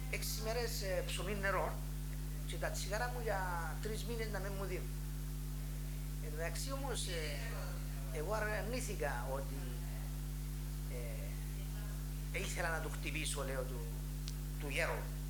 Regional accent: Agios Mamas, Central Macedonia, Greece; Και από αυτόν τον σύλλογο που λέγεται Αναγνωστήριον ή Παλιγκενεσία διαχθήκαμε πολλά οι Άγιο Μαμίδες.

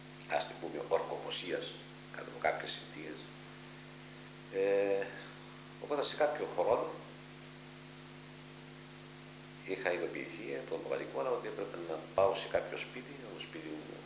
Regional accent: Agia Triada, Famagusta District, Cyprus; γεννήθηκα στην Αγία Τριάδα Γιαλούσας το 1939, τον Νοέμβριο.

